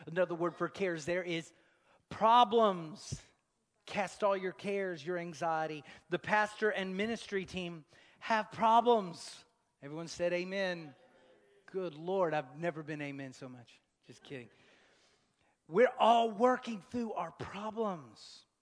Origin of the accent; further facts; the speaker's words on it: Texas, United States; I'm a Texan trying to speak Greek, y'all.